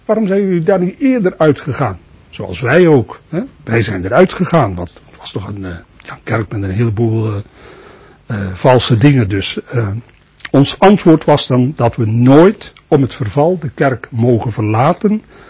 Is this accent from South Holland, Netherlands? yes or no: yes; Katwijk aan Zee, South Holland, Netherlands; Ik kom van Katwijk, oorspronkelijk Katwijk aan Zee.